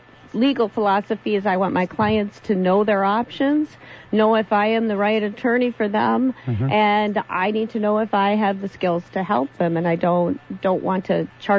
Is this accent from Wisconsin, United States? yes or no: yes; Appleton, Wisconsin, United States; moved back to my home state of Wisconsin. I was raised as a Wisconsinite in the Appleton area